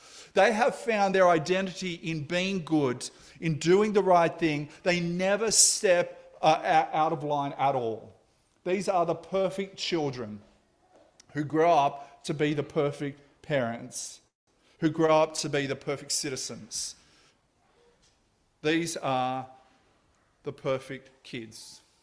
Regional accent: Moree, New South Wales, Australia; I grew up in Moree in northwestern New South Wales

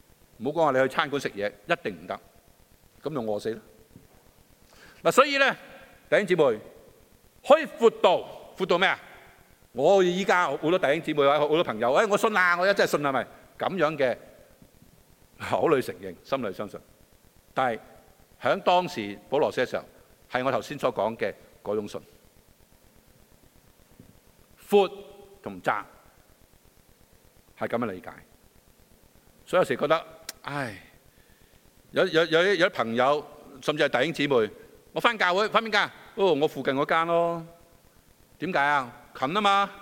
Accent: China; 好啦，我哋中國人都講啦

